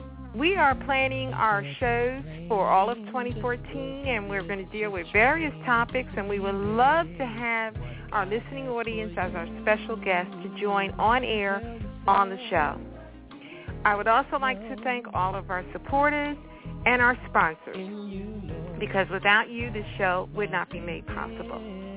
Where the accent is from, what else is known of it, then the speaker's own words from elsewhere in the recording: New York, United States; now in Atlanta, United States; Well, first I want to say I'm originally from New York, so I'm used to cold weather and snow. But I've lived here in Atlanta for 30 years